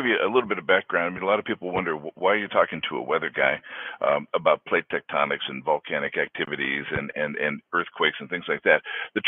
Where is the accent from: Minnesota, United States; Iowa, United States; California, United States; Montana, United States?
Montana, United States; Great Falls; I grew up in Great Falls, Montana. I know, Troy, you spent a lot of time in Montana as well. But I grew up in Great Falls.